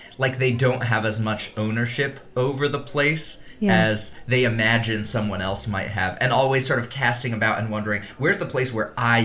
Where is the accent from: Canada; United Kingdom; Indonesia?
Indonesia; also born or lived in United States; You know, because I grew up in Indonesia, when I would be in the United States, I would be like, well, I'm technically from the United States, but I don't really feel like I own this place because everybody else lives here.